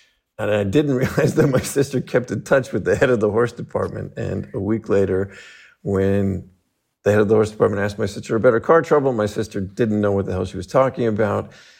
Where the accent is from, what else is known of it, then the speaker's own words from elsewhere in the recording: Los Angeles, California, United States; Well, I had an atypical upbringing. I was raised in Los Angeles, but my grandfather in 1959 bought a cattle ranch just north of Fresno, California